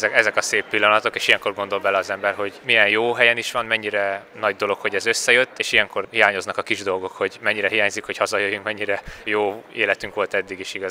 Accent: Hungary; magyarként először

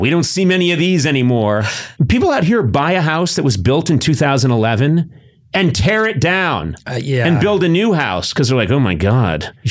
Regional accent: Boston, Massachusetts, United States; this reminds me of housing in Los Angeles because I grew up in the Boston area. And houses are old.

